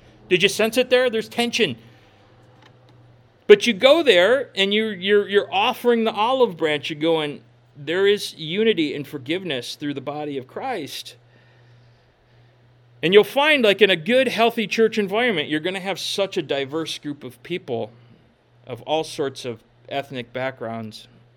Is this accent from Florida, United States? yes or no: no; Minnesota, United States; So I'm from Minnesota.